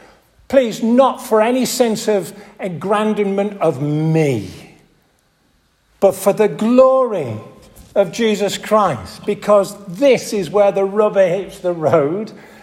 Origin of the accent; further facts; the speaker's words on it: Hull, Yorkshire and the Humber, United Kingdom; My hometown Hull, fellas used to queue up by the dockside with a black book